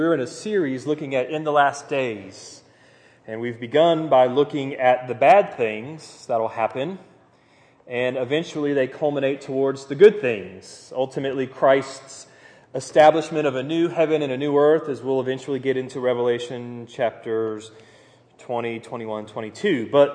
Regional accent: Titusville, Florida, United States; I grew up in Titusville. Those of you know that's the shuttle and Dixie Crossroads area.

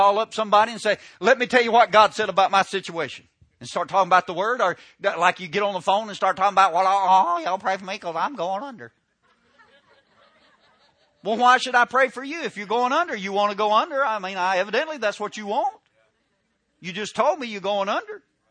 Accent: the South, United States; Man, I grew up in the South. They have Johnson grass in Oklahoma.

